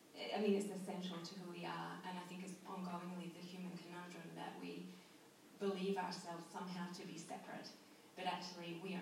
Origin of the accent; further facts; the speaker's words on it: Scotland, United Kingdom; moved away; I immigrated from Scotland. And in fact, my memory of connecting to land is too far away. Like, the Scottish people were taken off their land 500 years ago.